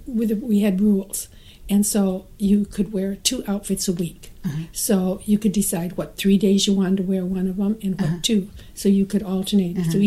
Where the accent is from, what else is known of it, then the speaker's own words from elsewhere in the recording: Iowa, United States; I grew up in Iowa. There were 30 in our high school.